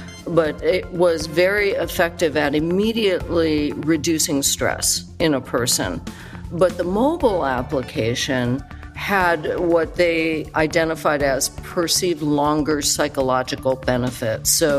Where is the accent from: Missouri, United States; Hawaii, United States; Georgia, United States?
Hawaii, United States; Seaside. I'm from Hawaii. I'm a beach girl.